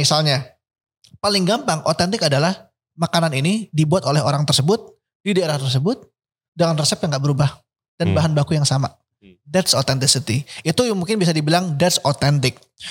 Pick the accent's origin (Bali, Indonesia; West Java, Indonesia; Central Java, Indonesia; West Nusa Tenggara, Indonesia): Central Java, Indonesia; Magelang; Karena gue orang Magelang dan gue seneng banget makanan manis Jogja gitu.